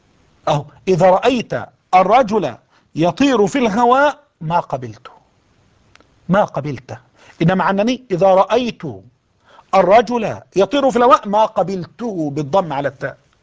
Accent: Egypt; الرواية المحفوظة عندنا كمصريين

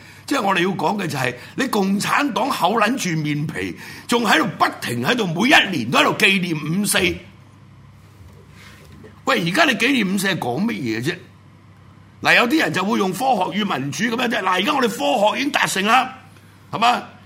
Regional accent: China; 都仍然堅持啊！我係中國人

